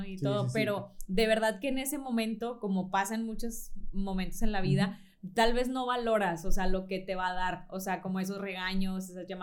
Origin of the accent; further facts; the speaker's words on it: Ciudad Victoria, Tamaulipas, Mexico; now in Monterrey, Mexico; soy de Ciudad Victoria, Tamaulipas, no sé, aquí en Monterrey, porque luego, sí, como que tengo mucho tiempo viviendo aquí